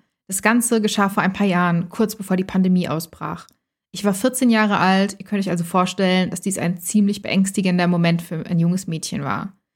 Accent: Germany; born or raised there

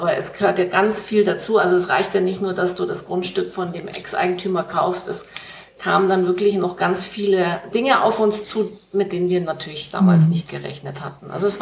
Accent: Germany; now in Costa Rica; Und dann sage ich, ja, ich bin eine Alemana Tropicalizada, also hier eine Dschungeldeutsche, würde ich sagen. Also ich würde mich wahrscheinlich schon schwer tun, wieder in Deutschland zu leben, nach so vielen Jahren.

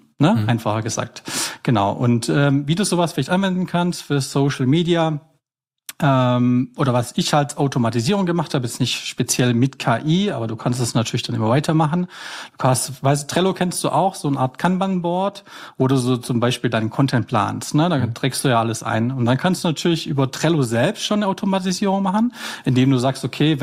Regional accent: Horb am Neckar, Baden-Württemberg, Germany; ich komme aus dem Schwarzwald, am Hort am Neckar, am Rande

